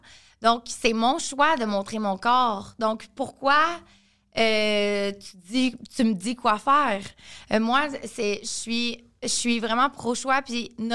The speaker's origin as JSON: {"language": "French", "town": "Repentigny", "region": "Quebec", "country": "Canada", "said": "Je viens de Repentigny."}